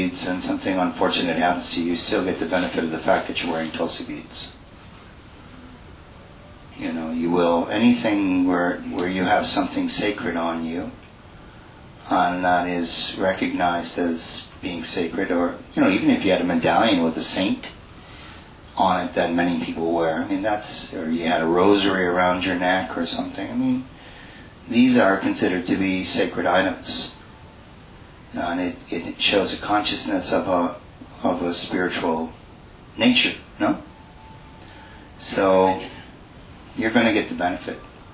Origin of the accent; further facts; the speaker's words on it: Canada; because I grew up in Canada.